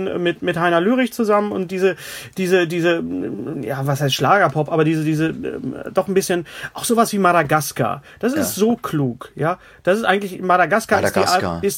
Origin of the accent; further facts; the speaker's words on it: West Germany, Germany; weil ich bin ja ein Wessi.